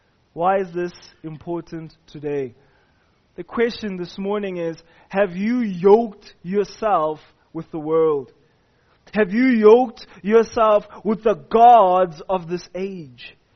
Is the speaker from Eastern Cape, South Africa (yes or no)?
no; Johannesburg, Gauteng, South Africa; growing up in Hillbro, we didn't really have a backyard of grass where we could go and play sports. So we generally played in the corridors of the flats because we lived in buildings.